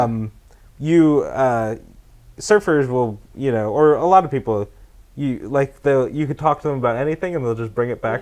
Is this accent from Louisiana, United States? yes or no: no; New York, United States; the Knicks, because I'm from New York. I grew up in the 90s, they're great